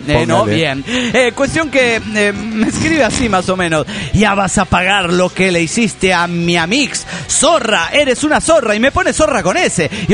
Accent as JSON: {"language": "Spanish", "region": "Lima", "country": "Peru", "said": "de Lima, Perú."}